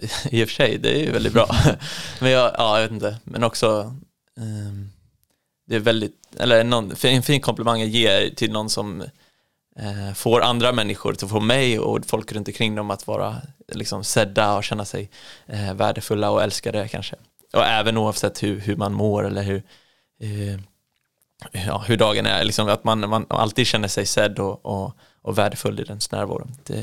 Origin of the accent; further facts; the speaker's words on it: Holsbybrunn, Jönköping County, Sweden; also born or lived in Gothenburg; Så jag började mina första år nere i Göteborg. Men sen så har jag haft majoriteten av min uppväxt i Småland. I Holsbybrunn utanför Vetlanda.